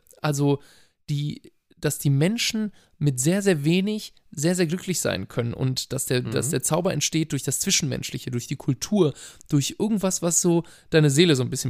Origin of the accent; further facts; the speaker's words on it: Salvador, Bahia, Brazil; German is a second language; bei Salvador, meiner Heimatstadt, und bei Bahia